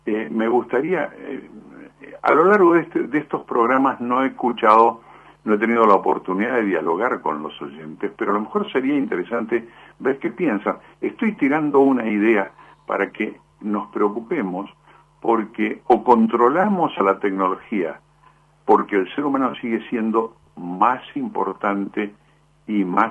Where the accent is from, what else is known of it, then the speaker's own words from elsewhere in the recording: Argentina; todos somos conscientes los argentinos de que las cosas no están andando bien